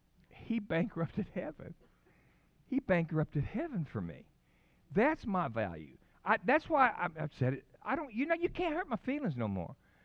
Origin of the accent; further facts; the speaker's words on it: Louisiana, United States; read it out loud 5 times in a row, and I'm Cajun.